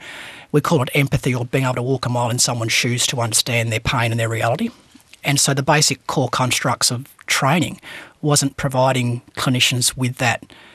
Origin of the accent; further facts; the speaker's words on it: Western Australia, Australia; I am a psychologist from the Pilbara area of Western Australia. My traditional people are Nyamal from between Port Hedland and Marble Bar.